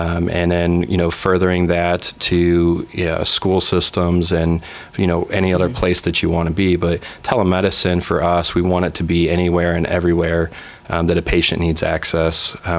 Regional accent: Indiana, United States; So, you know, like our president, I'm actually from Indiana. I'm a Hoosier, different from parts of the state, but did move around throughout my healthcare career.

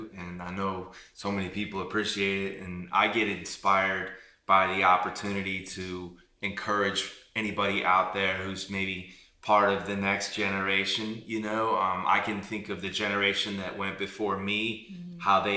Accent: Midwest, United States; No, I grew up in the Midwest, and so it was baseball, basketball, and football.

